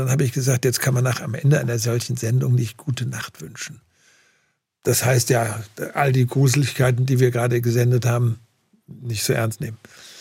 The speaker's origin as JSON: {"language": "German", "region": "Baden-Württemberg", "country": "Germany", "said": "ich empfinde mich auch als Kurpfälzer deswegen ein bisschen. Ich bin in die Mönchhofschule gegangen, dann ins EI, aber dann haben meine Eltern gesagt, ach, der kann ja auch Griechisch lernen und dann wurde ich ins Kurfürst-Friedrich-Gymnasium geschickt."}